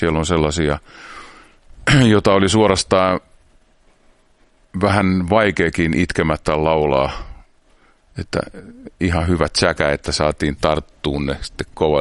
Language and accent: Finnish; Tampere, Pirkanmaa, Finland; Mä en ole pohjalainen, mä oon syntyperäinen Tampereella